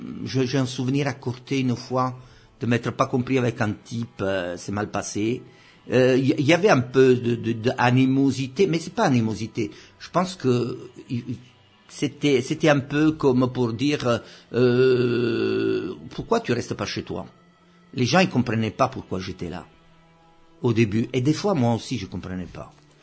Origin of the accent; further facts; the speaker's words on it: Italy; now in Corsica, France; Non, au début, je suis italien, hein.